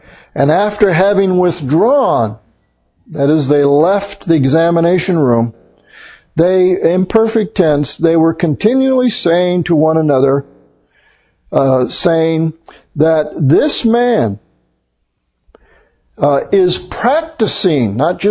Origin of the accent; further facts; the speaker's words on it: United States; born there; I was born in America, a Christian nation, therefore I'm a Christian.